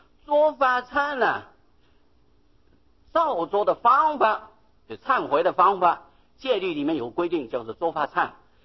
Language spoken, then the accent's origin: Chinese; China; 释迦牟尼佛不生在中国，他可能是不想穿鞋子啊。我们中国人不但穿鞋子，还穿袜子啊。